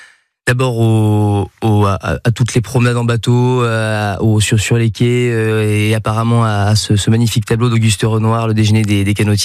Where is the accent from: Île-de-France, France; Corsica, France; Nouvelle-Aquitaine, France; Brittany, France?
Nouvelle-Aquitaine, France; Bordeaux; born there; je suis né à Bordeaux.